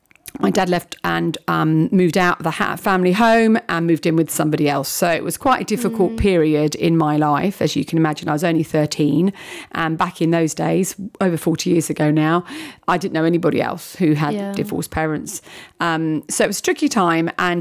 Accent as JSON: {"language": "English", "region": "London", "country": "United Kingdom", "moved": "as an adult", "lives_now": "Wales", "said": "I'm from Southeast London, and I moved to Wales nearly 5 years ago now, which has gone really fast. I live in Bryn, great place to live."}